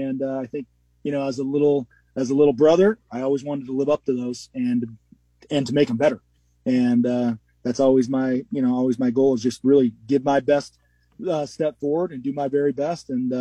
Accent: Evanston, Wyoming, United States; I'm from Wyoming, bro. Come on. What else is there, right? There's nothing else but blue collar in Wyoming. So, yeah, born and raised 18 years in Evanston, Wyoming

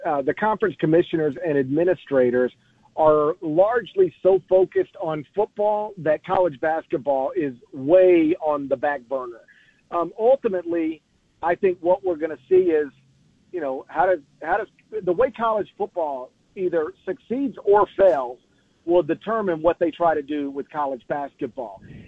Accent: Memphis, Tennessee, United States; my hometown franchise, the Memphis Grizzlies

